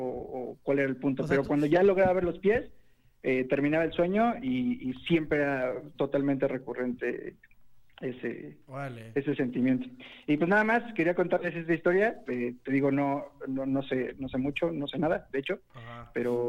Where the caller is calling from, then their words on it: Mexico City, Mexico; De la Ciudad de México.